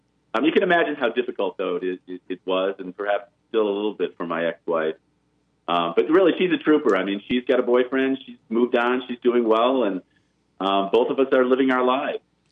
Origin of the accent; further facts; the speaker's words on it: Ohio, United States; I mean, I grew up in Ohio, you know, just south of you guys, at a time when gay didn't exist.